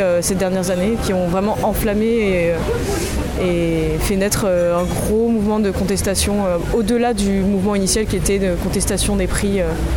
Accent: France; Moi-même, je ne sais pas comment j'aurais pris en tant que Française

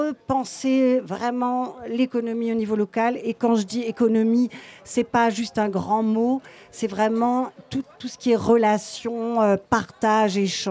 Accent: La Roche-sur-le-Buis, Auvergne-Rhône-Alpes, France; moi, je viens de La Roche-sur-le-Buis

